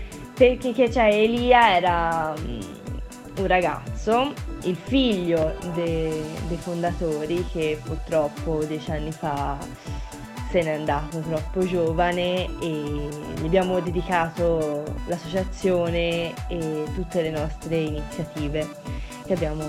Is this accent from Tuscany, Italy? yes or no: yes; Lucca, Tuscany, Italy; ho 20 anni, sono di Lucca